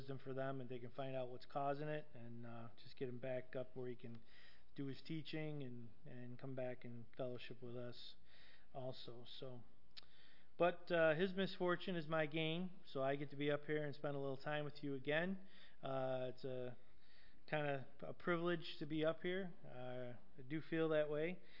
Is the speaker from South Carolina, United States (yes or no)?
no; New York, United States; anybody from down there would know that you're not from there, right? Because of our funny accent.